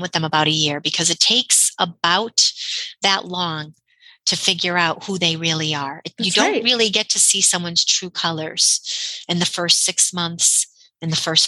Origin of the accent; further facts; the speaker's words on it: Connecticut, United States; I'm from Connecticut.